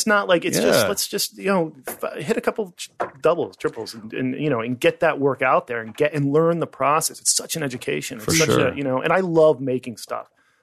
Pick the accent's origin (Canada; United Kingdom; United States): United States; Pennsylvania; Outside Philadelphia.